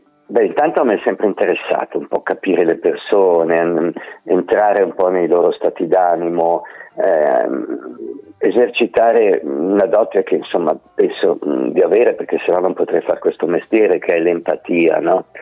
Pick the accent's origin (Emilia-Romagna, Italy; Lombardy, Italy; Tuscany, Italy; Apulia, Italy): Lombardy, Italy; Milan; now in Gallarate, Italy; Io sono nato a Milano, ho vissuto a Milano da ragazzino e poi mi sono trasferito, o meglio, la mia famiglia si è trasferita qui a Gallarate, vicino a Varese.